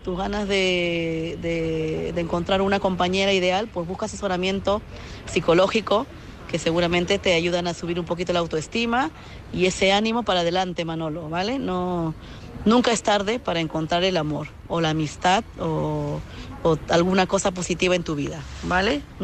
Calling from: Madrid, Community of Madrid, Spain; de Madrid.

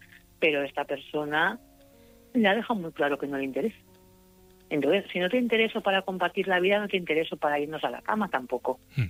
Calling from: Burgos, Castile and León, Spain; de Burgos.

